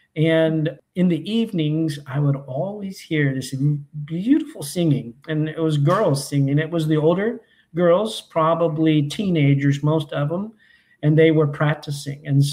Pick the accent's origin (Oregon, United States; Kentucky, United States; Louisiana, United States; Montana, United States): Kentucky, United States; accent: Kentucky hillbilly; also born or lived in Texas; I've got my mom was a hillbilly from Kentucky, and I've got her accent. And people are always like, where are you from? Like, well, it's, and they think it's Texas because I lived half my life there.